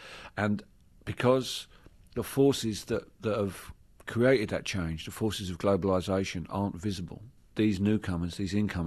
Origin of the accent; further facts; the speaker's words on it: London, United Kingdom; my hometown actually doesn't really belong in London demographically, even in the southeast of England. It's my hometown is like an old steel town from up north.